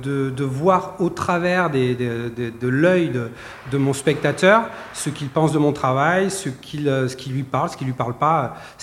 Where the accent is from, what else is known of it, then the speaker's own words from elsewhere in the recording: Biarritz, Nouvelle-Aquitaine, France; Je viens de Biarritz. Et je vis au bord de l'eau